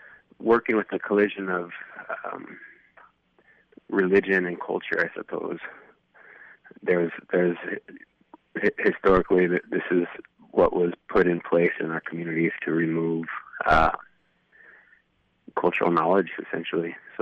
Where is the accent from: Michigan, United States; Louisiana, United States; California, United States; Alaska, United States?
Alaska, United States; Juneau; I haven't been out to visit any of my Unangan family or even the land out there. I was raised here.